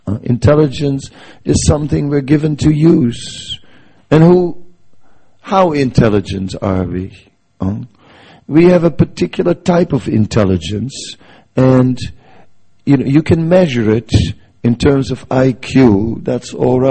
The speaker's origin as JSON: {"language": "English", "region": "North Holland", "country": "Netherlands", "tie": "born or raised there", "said": "once I drove on a railway line which drove right through my hometown, right, just on the outskirts of Amsterdam."}